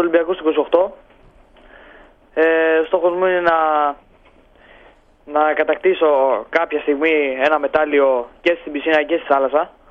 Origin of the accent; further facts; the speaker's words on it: Greece; Είμαι πρώτα απ' όλα περήφανος που είμαι Έλληνας.